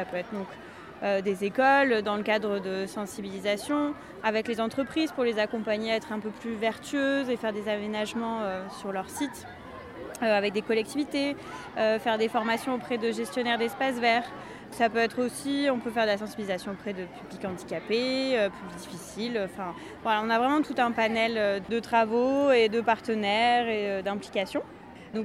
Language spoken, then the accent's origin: French; Provence-Alpes-Côte d'Azur, France; Moi, je suis originaire du Vaucluse, donc c'était une belle découverte pour moi, la Drôme.